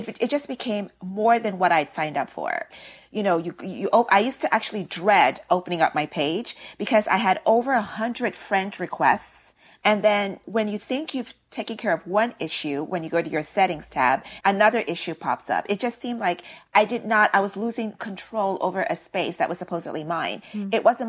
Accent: Nigeria; It was more simplified, obviously, you know, especially being Nigerian.

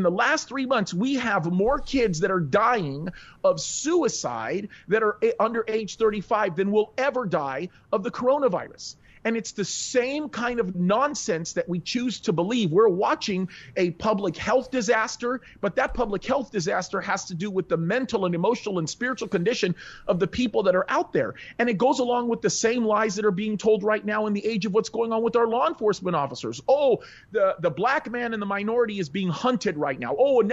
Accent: Egypt; born in Egypt. I come from a North African country.

